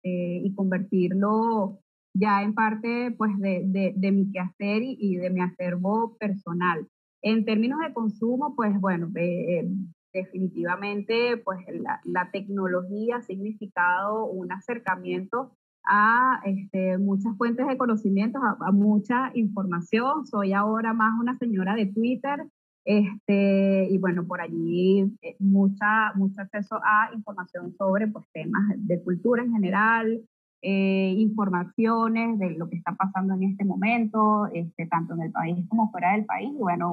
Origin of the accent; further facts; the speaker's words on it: Venezuela; de lo que somos, de nuestras tradiciones y de los valores que nos caracterizan como venezolanos.